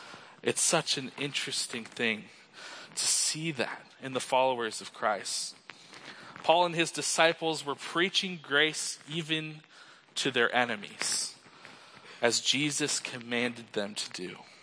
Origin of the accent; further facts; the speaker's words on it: Michigan, United States; now in Illinois, United States; such a warm welcome to Illinois, as I'm from Michigan, which I do love dearly.